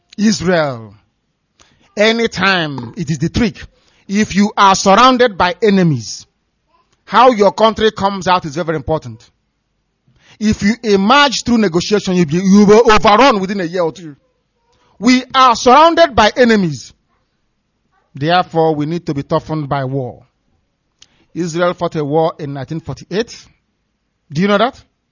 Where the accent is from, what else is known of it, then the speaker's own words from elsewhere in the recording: South East, Nigeria; born there; I was born in Biafra, and I will die in Biafra.